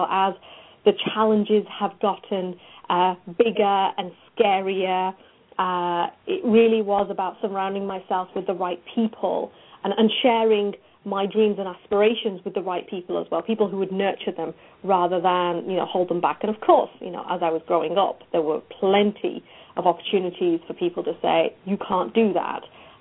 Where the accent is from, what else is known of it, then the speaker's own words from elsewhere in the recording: England, United Kingdom; I grew up in England, my background is of an Indian Muslim home.